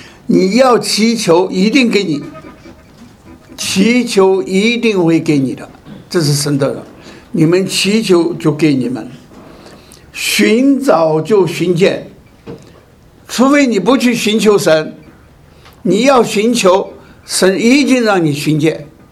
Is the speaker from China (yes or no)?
yes; China; 这是我们中国人翻译的人翻译的，也没有这个心字。